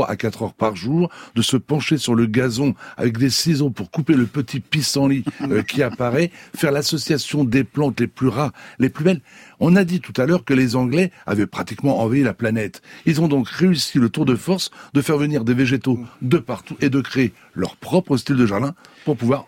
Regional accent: France

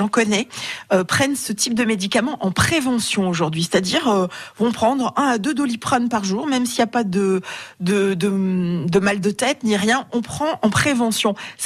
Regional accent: France; Comment vous expliquez que chez nous en France, même si on n'est pas les champions du monde

